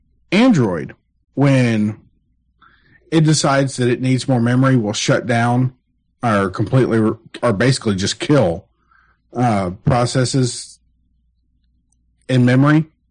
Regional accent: Toledo, Ohio, United States; I'm from Toledo and famous.

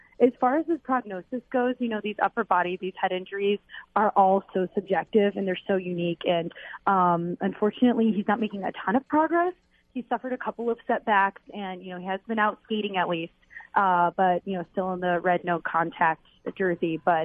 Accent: Denver, Colorado, United States; I'm from Denver, so I you know, grew up in this town.

